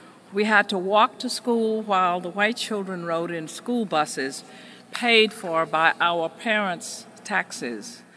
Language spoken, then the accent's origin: English; the South, United States; As an African-American child growing up in the segregated South